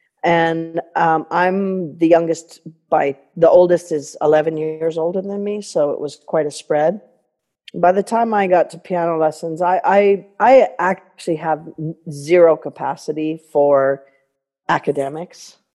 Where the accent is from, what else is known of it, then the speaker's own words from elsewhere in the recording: Edmonton, Alberta, Canada; born there; I never lived in Edmonton. I was just born in Edmonton, and then my family moved to Millet because my grandmother owned the drugstore there. But then my father, when I was 6 months old, bought the drugstore in Consort, Alberta.